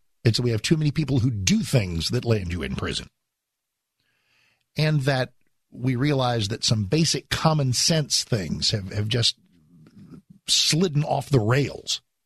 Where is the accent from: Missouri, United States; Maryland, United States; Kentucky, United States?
Maryland, United States; I grew up in the Maryland suburbs.